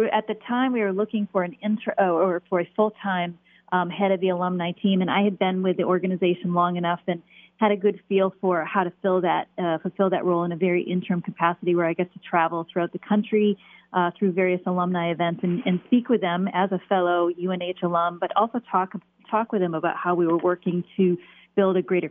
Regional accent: Maine, United States; So I was born and raised in Maine and was really fortunate to discover the University of New Hampshire

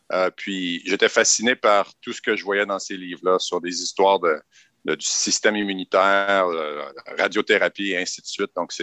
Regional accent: Saint-Jérôme, Quebec, Canada; j'ai grandi dans les Laurentides, dans le village de Saint-Jérôme. À l'époque, c'était un village. Maintenant, c'est rendu une ville, une banlieue pratiquement. Mais à l'époque, c'était un petit village.

